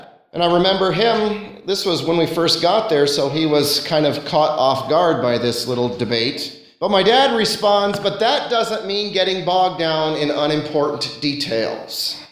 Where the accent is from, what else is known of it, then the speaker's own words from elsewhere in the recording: California, United States; Church I grew up in California, we had two men, both wonderful, faithful men of God.